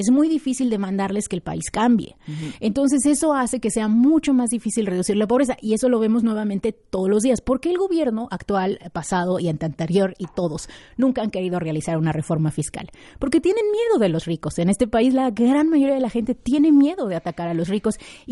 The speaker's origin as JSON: {"language": "Spanish", "country": "Mexico", "said": "cuando hablamos de desigualdad en México, sí hablamos de, o sea, somos los campeones, ahí sí nos subimos al podio para que veas."}